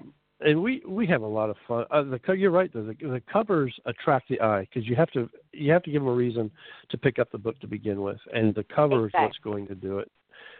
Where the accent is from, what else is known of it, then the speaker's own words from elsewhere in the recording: Melbourne, Florida, United States; the story takes place in the Atlantic in Melbourne, right here in my hometown.